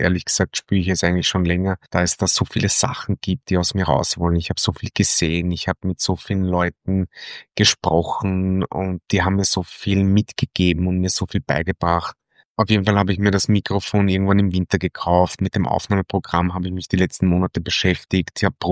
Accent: Vienna, Austria; Wie unschwer zu hören ist, komme ich aus Wien und war 7 Jahre auf Langzeitreise.

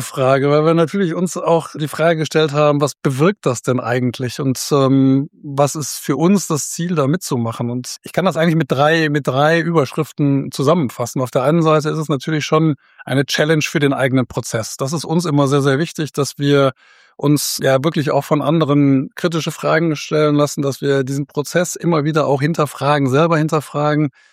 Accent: Remscheid, North Rhine-Westphalia, Germany; bin auch hier in Remscheid geboren, von daher ist das meine Heimatstadt

